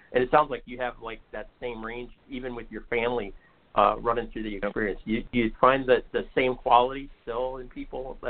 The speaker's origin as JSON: {"language": "English", "town": "Detroit", "region": "Michigan", "country": "United States", "tie": "born or raised there", "said": "I grew up in the Detroit area"}